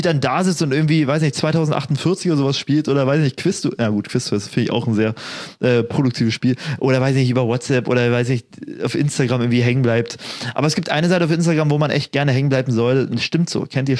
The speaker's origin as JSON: {"language": "German", "town": "Cottbus", "region": "Brandenburg", "country": "Germany", "tie": "born or raised there", "lives_now": "Hamburg, Germany", "said": "Meine Heimat in Cottbus?"}